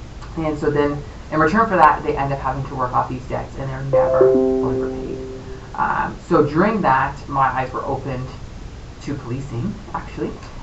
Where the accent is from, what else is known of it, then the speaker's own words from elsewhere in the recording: Ontario, Canada; also born or lived in Mongu, Zambia; from Mongu, Zambia. My parents were missionaries and I was born overseas. Lived there for a number of years, and then we moved to Ontario, where I did all my schooling.